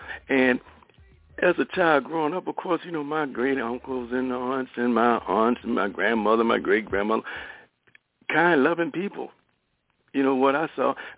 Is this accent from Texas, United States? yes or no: no; Richmond, Virginia, United States; born there; You know, I was born in Richmond, Virginia, as you know, brother, in a little part of town called 17th Street Bottom.